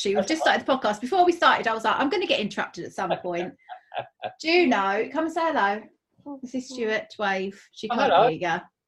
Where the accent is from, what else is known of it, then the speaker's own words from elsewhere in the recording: Basildon, East of England, United Kingdom; now in South Woodford, United Kingdom; Well, I'm from Basildon.